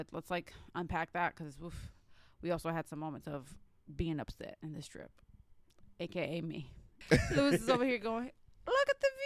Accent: Brazil; I'm from Brazil.

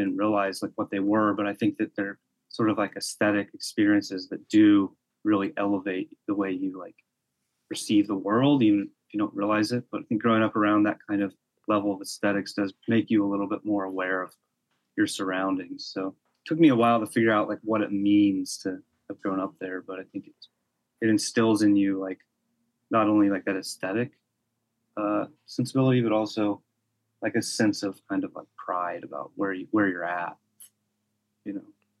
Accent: Columbus, Indiana, United States; Yeah, I grew up in Columbus.

